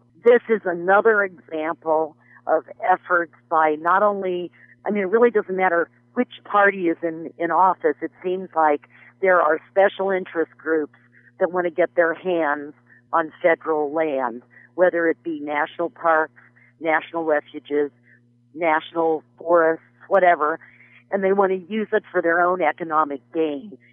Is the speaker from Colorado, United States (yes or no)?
yes; Colorado, United States; and because I'm from Colorado.